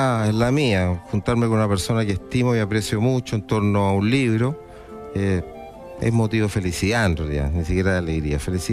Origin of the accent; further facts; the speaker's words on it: Chile; esto ya lo hemos vivido como chilenos.